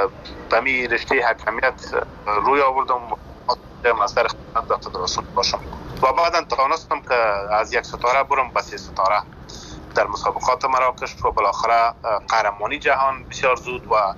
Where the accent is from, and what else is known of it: Afghanistan; born there